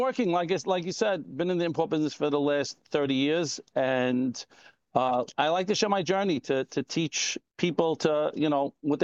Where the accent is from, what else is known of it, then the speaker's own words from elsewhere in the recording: Brooklyn, New York, United States; Okay. So my accent does not give it away. You're right. I don't know why people think that, but yes, I am from